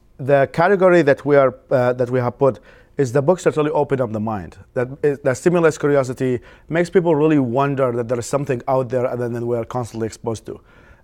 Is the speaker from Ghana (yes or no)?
no; Iraq; And I grew up in Iraq